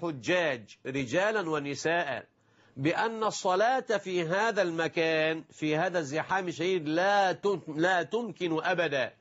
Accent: Egypt; وليسمع المشاهدون أيضا عندنا في مصر

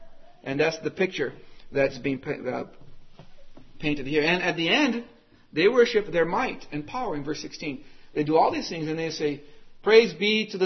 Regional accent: Brazil; but growing up in Brazil, we would fish with a dragnet.

